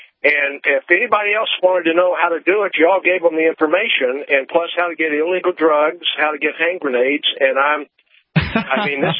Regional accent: Indiana, United States; I'm from Indiana originally, but I've been down south now, I guess, long enough.

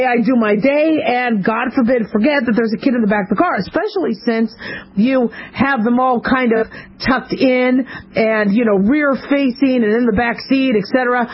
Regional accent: Arizona, United States; Listen, I grew up in Arizona.

